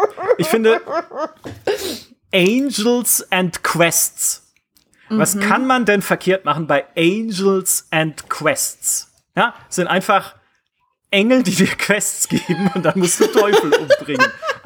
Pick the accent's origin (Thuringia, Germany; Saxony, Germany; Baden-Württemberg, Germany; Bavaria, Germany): Baden-Württemberg, Germany; ich bin ja auch in der Nähe der französischen Grenze aufgewachsen